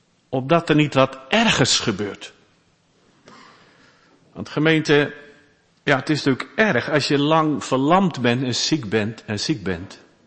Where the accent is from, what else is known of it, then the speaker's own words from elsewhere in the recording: Zeist, Utrecht, Netherlands; En ik kom zelf uit Zeist.